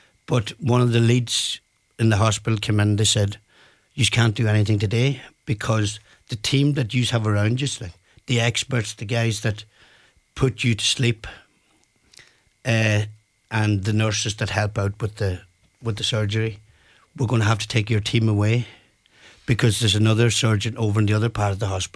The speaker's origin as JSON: {"language": "English", "region": "Ulster", "country": "Ireland", "said": "And I told him, like, you know, I came from North Donegal."}